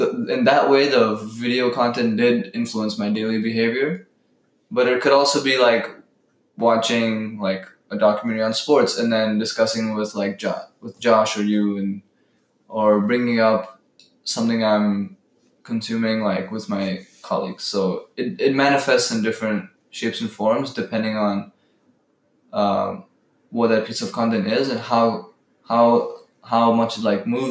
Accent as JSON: {"language": "English", "country": "Belgium", "tie": "born or raised there", "said": "growing up in Belgium, like obviously we're known for our chocolate."}